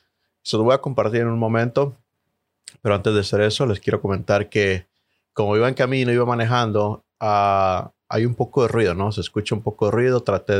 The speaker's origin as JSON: {"language": "Spanish", "country": "Mexico", "said": "Yo soy de México y en México tener armas es prácticamente imposible para un ciudadano."}